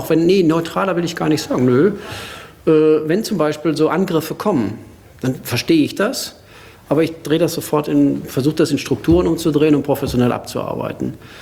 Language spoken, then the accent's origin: German; North Rhine-Westphalia, Germany; Im Sauerland, in meiner Heimatstadt, da gibt es Netzwerk.